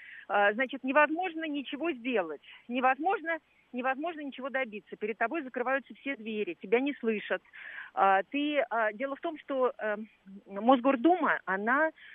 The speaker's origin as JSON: {"language": "Russian", "region": "Moscow", "country": "Russia", "said": "я из Москвы"}